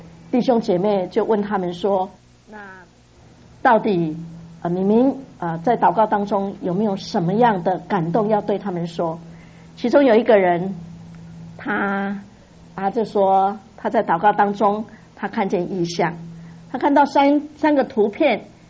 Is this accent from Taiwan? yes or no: yes; Zhongliao, Nantou County, Taiwan; 我说我是来自中寮的灾区哈